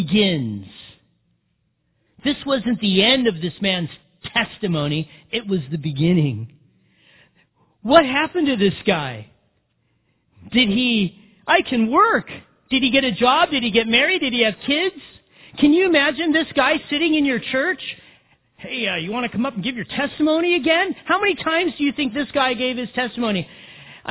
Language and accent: English; Big Bear, California, United States; A little shot at my hometown from the lady who lived in New York City.